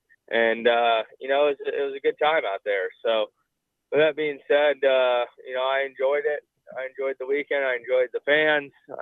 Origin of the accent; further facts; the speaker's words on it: West Coast, United States; And so, yeah, growing up on the West Coast, I think, you know, the goal was always, you know, one day to make it to NASCAR, and you got to move out to the East Coast for that.